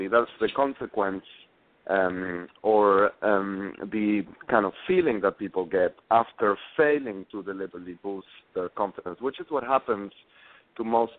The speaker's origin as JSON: {"language": "English", "country": "Argentina", "tie": "born or raised there", "also_born_or_lived": "South America", "said": "I grew up mostly in Argentina and spent a lot of time in South America"}